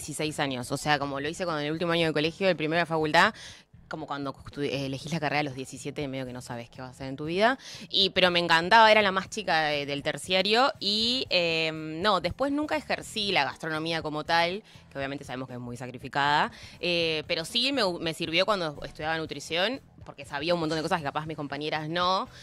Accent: Quilmes, Buenos Aires Province, Argentina; Quilmes, soy de Quilmes, así que zona sur.

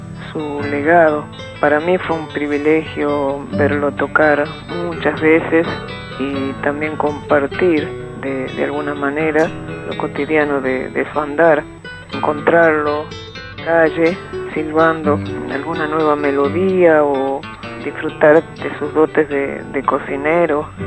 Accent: Salta, Argentina; born there; nací en Salta.

